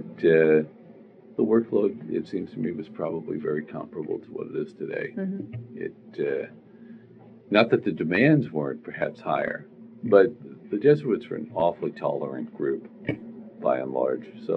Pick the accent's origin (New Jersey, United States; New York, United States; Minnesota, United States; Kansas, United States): New York, United States; And I was from New York. I had my own sort of accent.